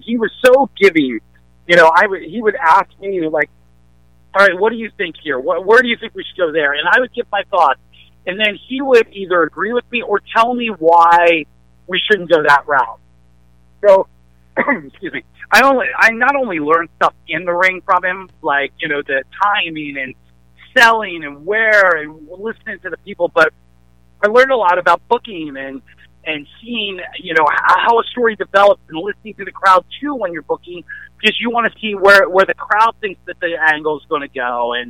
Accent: Northeast, United States; growing up in the Northeast, you would think that I was a WWF fan right away

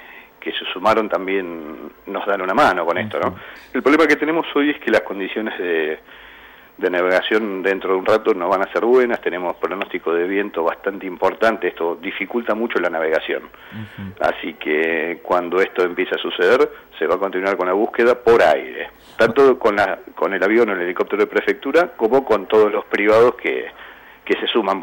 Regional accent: Ensenada, Buenos Aires Province, Argentina; aparte nos conocemos, somos todos de Ensenada.

